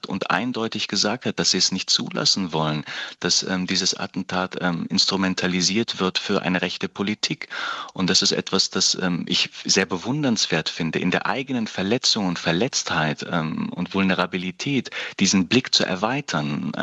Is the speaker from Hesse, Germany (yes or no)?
yes; Hesse, Germany; born there; now in Berlin, Germany